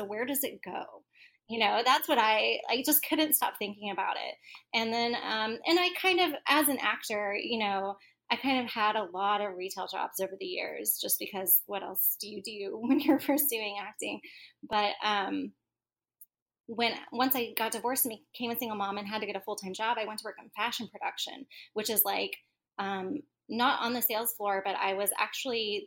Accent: Oklahoma, United States; also born or lived in Dallas; I grew up in Oklahoma, went to college in Dallas

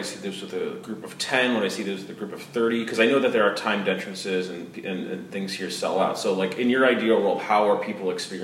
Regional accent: Midwest, United States; I'm from the Midwest, ma'am.

